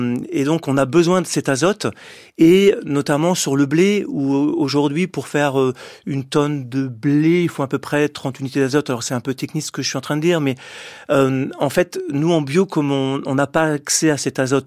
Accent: Centre-Val de Loire, France; Vous savez, moi, je viens d'un département, je viens du Loiret.

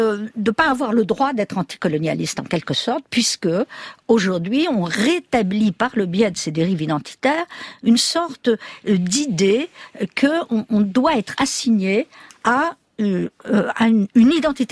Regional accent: France; je suis française.

